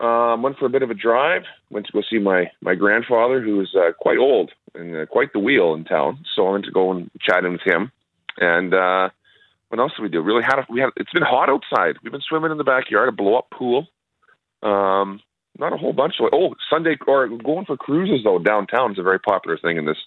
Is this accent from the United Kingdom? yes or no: no; Winkler, Manitoba, Canada; that chirp my hometown nonstop, that they just say that's exactly how it is as well, right? It's a common chirp that we get as Winklerites.